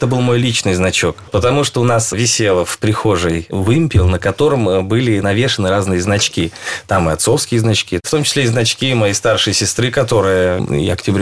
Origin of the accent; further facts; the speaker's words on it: Russia; born there; я очень рад, что я родился в России, в Советском Союзе.